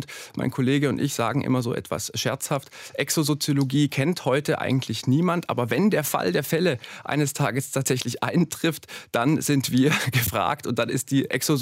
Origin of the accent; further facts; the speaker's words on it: Trossingen, Baden-Württemberg, Germany; also born or lived in Freiburg; Ja, also Trossingen ist meine Heimatstadt. Ich bin zwar nicht in Trossingen geboren, Trossingen hat kein Krankenhaus, aber ich bin in Trossingen aufgewachsen, dort zur Schule gegangen, Abitur gemacht. Dann habe ich in Freiburg studiert, habe dort auch über 10 Jahre lang gelebt.